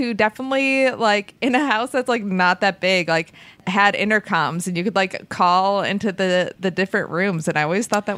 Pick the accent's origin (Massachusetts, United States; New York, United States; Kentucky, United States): New York, United States; Buffalo; I did have a pool growing up in Buffalo.